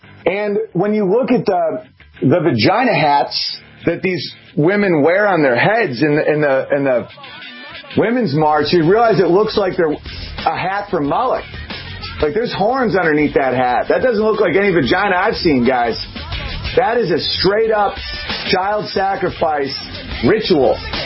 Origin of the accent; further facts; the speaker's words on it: New York, United States; I'm from New York State, and I don't know a single person who's okay with what they just did.